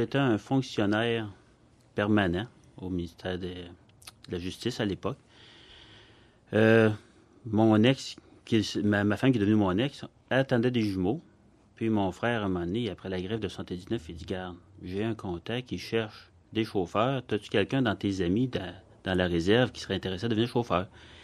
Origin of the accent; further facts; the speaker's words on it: Val-d'Or, Quebec, Canada; moi je viens de Val-d'Or en Abitibi